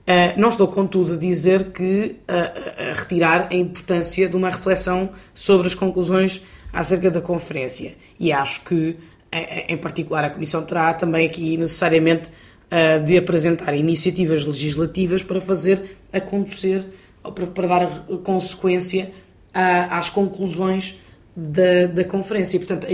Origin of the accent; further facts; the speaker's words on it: Portugal; todos nós, enquanto portugueses e europeus, desempenhamos aqui um papel mais importante